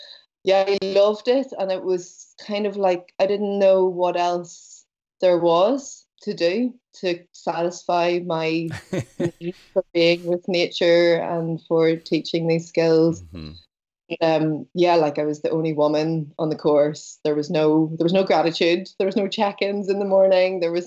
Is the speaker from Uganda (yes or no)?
no; Belfast, Northern Ireland, United Kingdom; I grew up in Belfast. So I grew up in the north of Ireland.